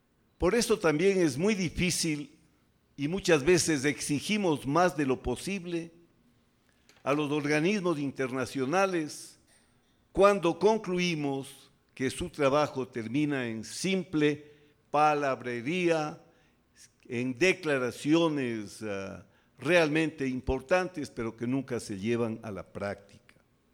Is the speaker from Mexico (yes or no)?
no; Ecuador; haciéndonos perder la perspectiva de lo que debemos hacer como ecuatorianos